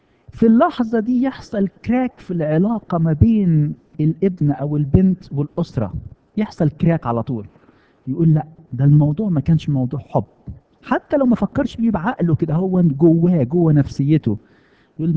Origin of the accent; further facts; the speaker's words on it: Egypt; احنا بما اننا درسنا في مصر وكبرنا في مصر وتربينا في مصر واشتغلنا في مصر وعشنا الجزء الاول من حياتنا كله في مصر